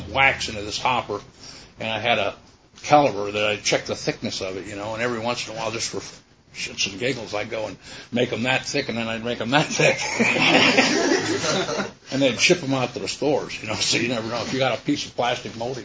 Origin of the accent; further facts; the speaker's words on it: Leesburg, Florida, United States; This is in Lake County. I grew up in Leesburg.